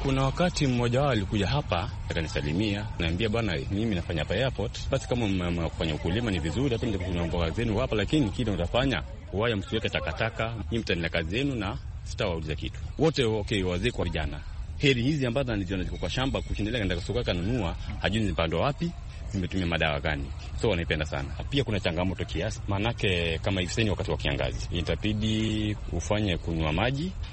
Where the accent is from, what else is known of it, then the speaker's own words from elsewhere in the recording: Kisii County, Kenya; now in Mombasa, Kenya; natoka kaunti ya Kisii, na mimi ni mkazi wa hapa Mombasa kwa miaka mingi.